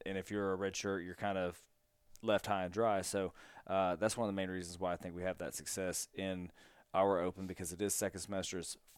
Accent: South Carolina, United States; because we're both from South Carolina.

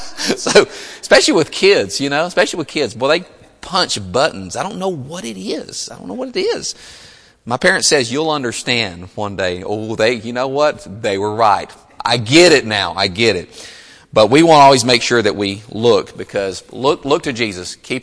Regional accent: Burkeville, Texas, United States; I come from Burkeville, Texas, Center Texas area. Traffic ain't nothing like here.

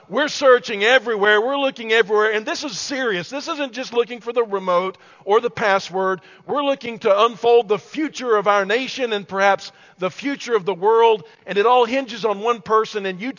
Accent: Hereford, Texas, United States; also born or lived in Amarillo; I was born in Amarillo, but I grew up, my hometown was Hereford, Texas. Hereford, Texas.

